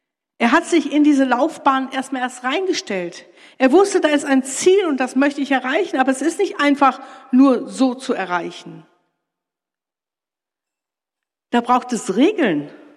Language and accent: German; Hamburg, Germany; Ich bin auf der Reeperbahn geboren und habe die ersten 6 Jahre meines Lebens mit meiner Mutter zusammen in einem Zimmer verbracht.